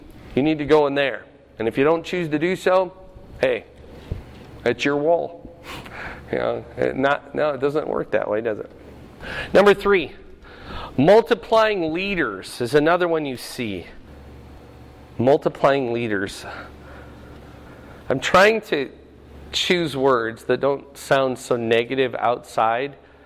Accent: Fort Dodge, Iowa, United States; I grew up in Fort Dodge, and I lost count of how many men went from that church

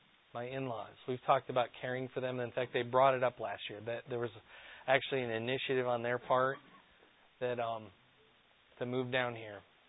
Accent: Fort Dodge, Iowa, United States; also born or lived in Cedar Rapids; I remember, I grew up in Fort Dodge.

